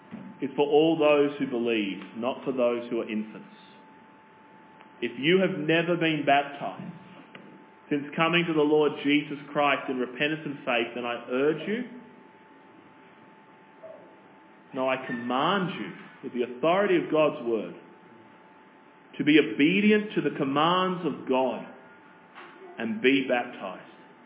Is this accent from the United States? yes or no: no; Australia; I'm an Australian.